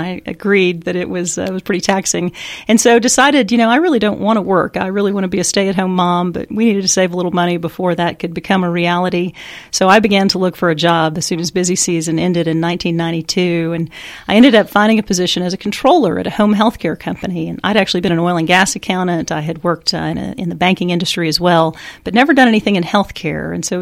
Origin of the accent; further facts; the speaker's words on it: Houston, Texas, United States; Well, I grew up in the Houston area